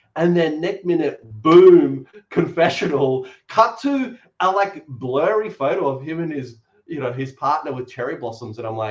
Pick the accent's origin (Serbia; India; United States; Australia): Australia; Queensland; I think he's a Queenslander as well, and I'm like a bit attracted to that as a Queenslander.